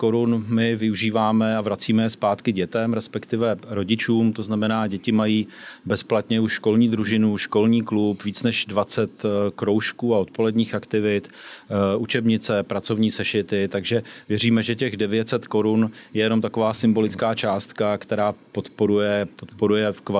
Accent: Prague, Czechia; moved away; Jsem původně z Prahy a přistěhoval jsem se nějakou shodou okolností do Litvínova. A v Litvínově jsem učil na prvním stupni.

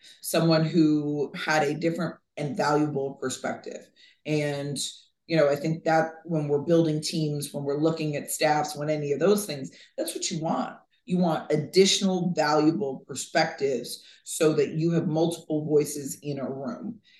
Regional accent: Vero Beach, Florida, United States; Well, I grew up in Vero Beach, Florida.

